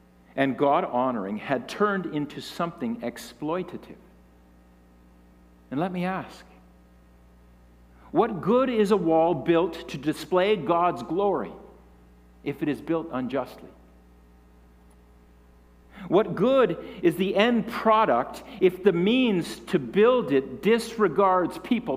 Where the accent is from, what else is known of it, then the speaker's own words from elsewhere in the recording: Canada; And church, I'm saying this morning as a Christian, not as a Canadian.